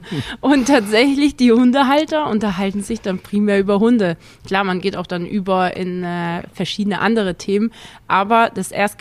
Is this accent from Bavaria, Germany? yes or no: no; Neckarsulm, Baden-Württemberg, Germany; Ich bin aber in Obereisesheim aufgewachsen, also das ist ein Stadtteil von Neckarsulm. Kleines Dorf